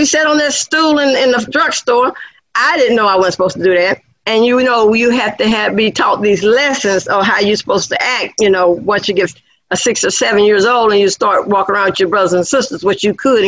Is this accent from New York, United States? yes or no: no; Georgia, United States; born or raised there